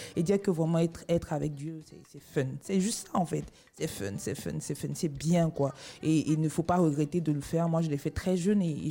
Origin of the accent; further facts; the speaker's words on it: Côte d’Ivoire; je suis née en Côte d'Ivoire.